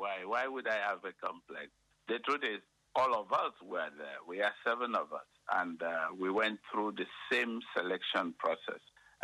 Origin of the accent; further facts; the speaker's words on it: Cameroon; I am from Cameroon, and you know that Cameroon is one of the few countries in the world that is bilingual.